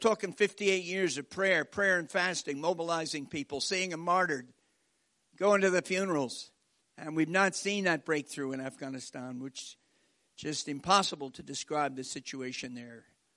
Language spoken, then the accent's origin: English; London, United Kingdom; We have 1 million Muslims in my hometown. I live in a little home village south of here called Greater London.